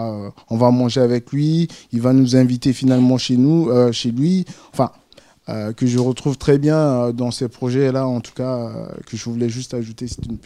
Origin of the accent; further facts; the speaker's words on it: Brazzaville, Republic of the Congo; also born or lived in Luanda; moi, je viens du Congo-Brazzaville. J'ai vécu à Brazzaville et ensuite j'ai vécu à Luanda aussi.